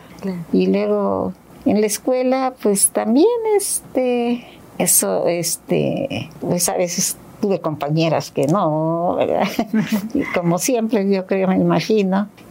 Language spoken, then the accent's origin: Spanish; Zacatecas, Mexico; also born or lived in Mexico City; Nací en Ciudad de México, pero desde recién nacida nos fuimos a vivir a Zacatecas. Allá mi papá tenía su negocio y una tienda muy surtida y allá vivimos.